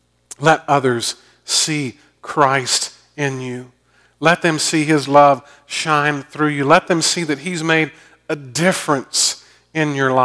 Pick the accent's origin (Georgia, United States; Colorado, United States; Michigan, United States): Georgia, United States; Augusta; Growing up in Augusta and having the opportunity to go to the Masters